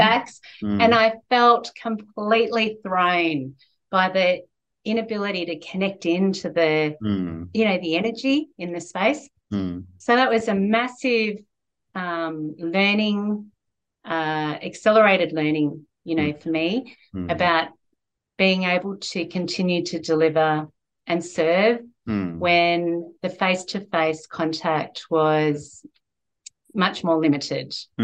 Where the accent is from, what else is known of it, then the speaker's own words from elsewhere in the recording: Australia; But as I was growing up in Australia, at the time that I was growing up, there weren't as many Chinese children at my school